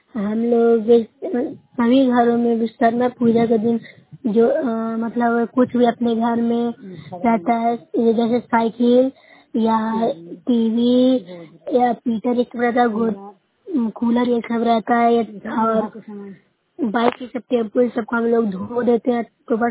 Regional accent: Nalanda, Bihar, India; मैं नौसरे प्रखंड से हूँ, जिला नालंदा से बोल रही हूँ।

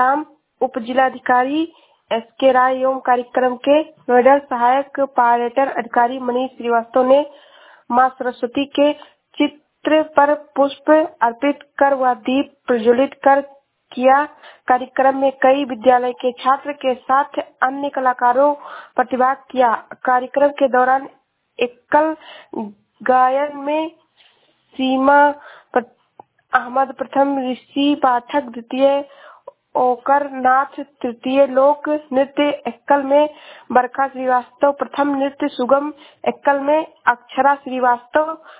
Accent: Uttar Pradesh, India; मैं जिला श्रावस्ती से हूँ।

